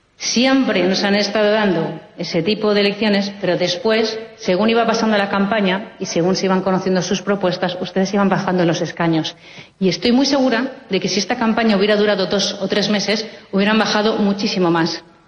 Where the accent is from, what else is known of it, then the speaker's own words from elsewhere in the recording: Madrid, Community of Madrid, Spain; Los españoles en Madrid somos ante todo españoles y luego madrileños.